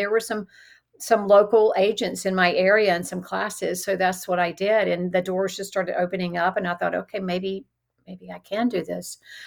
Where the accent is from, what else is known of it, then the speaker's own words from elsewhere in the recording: Charlotte, North Carolina, United States; also born or lived in Gastonia; but I grew up in Charlotte, North Carolina, Gastonia, North Carolina. So there wasn't a whole lot of anything going on there in the entertainment industry.